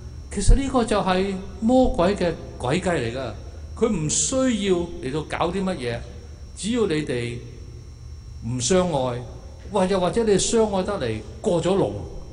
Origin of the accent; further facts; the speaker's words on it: China; 尤其是我哋中國人喎